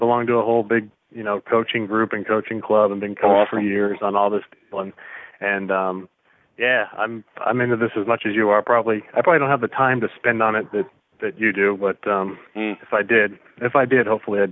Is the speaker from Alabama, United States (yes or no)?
no; Fort Lauderdale, Florida, United States; now in Tennessee, United States; We moved here just over 5 years ago. We moved here from Fort Lauderdale, Florida, where I grew up my whole life, because I got a couple of kids.